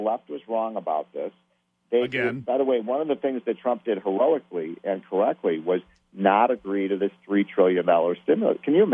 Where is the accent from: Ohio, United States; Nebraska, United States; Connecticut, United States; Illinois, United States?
Illinois, United States; including states like Michigan and my home state of Illinois and New York and California